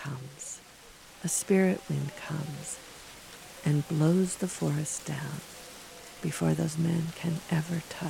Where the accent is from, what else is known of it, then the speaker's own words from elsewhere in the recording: Utah, United States; I'm from Utah.